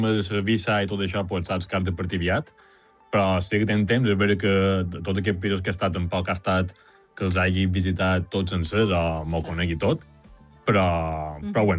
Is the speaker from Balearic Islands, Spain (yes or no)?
yes; Porreres, Balearic Islands, Spain; De Porreres.